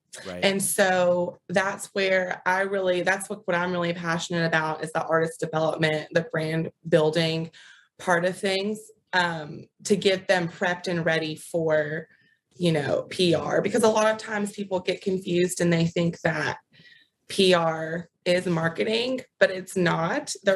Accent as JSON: {"language": "English", "town": "Biloxi", "region": "Mississippi", "country": "United States", "tie": "born or raised there", "lives_now": "Nashville, United States", "said": "I moved from the Gulf Coast of Mississippi in a town called Biloxi is where I grew up. My folks and family are still down there."}